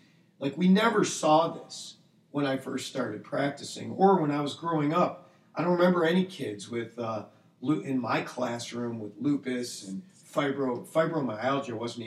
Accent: Michigan, United States; You know, I grew up in Michigan. I am the son of two Holocaust-surviving parents

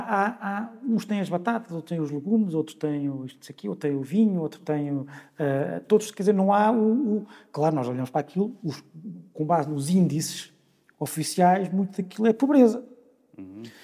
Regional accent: Viseu, Portugal; eu nasci e cresci em Viseu. Ainda vivo lá, no centro, uhum, ainda lá, apesar de durante uma grande parte da semana estar no Porto e também e vir cá pelo menos um dia a Lisboa.

